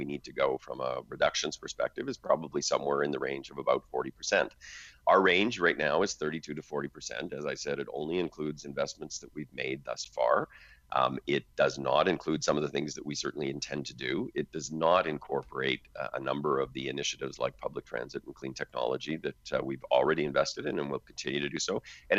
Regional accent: Saskatchewan, Canada; I grew up in Saskatchewan. I mean, I'm a British Columbia MP, but I grew up in Saskatchewan. I worked for the province of Saskatchewan. All my family lives in Saskatchewan and Alberta.

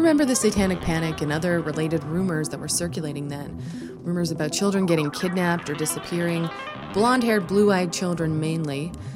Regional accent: British Columbia, Canada; I'm not American. I'm from the west coast of Canada, where I produce this podcast out of studios in Victoria, BC.

